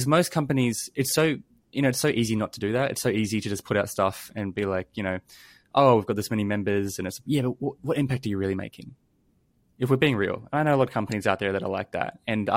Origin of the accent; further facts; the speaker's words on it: New Zealand; I grew up in New Zealand and, you know, I'm part Maori.